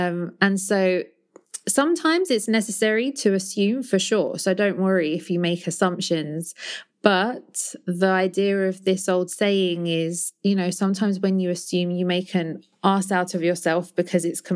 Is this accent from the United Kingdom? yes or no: yes; London, United Kingdom; accent: British; Obviously, most people recognize I speak with a British accent, but I am, you're correct to assume that I'm from London. That's where I was born and raised.